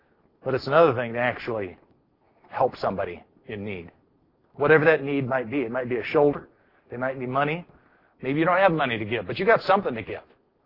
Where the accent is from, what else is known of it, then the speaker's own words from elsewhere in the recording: Yuma, Arizona, United States; I grew up in Southern Arizona. I grew up in Yuma.